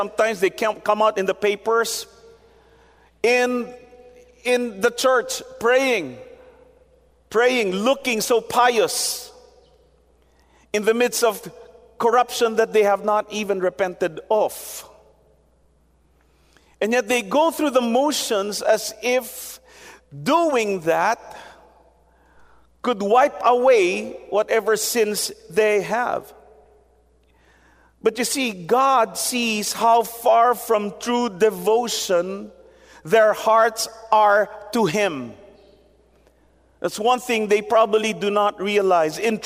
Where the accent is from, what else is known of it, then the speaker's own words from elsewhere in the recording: Philippines; we have been brought up in an environment of religiosity in many quarters in our history as Filipino people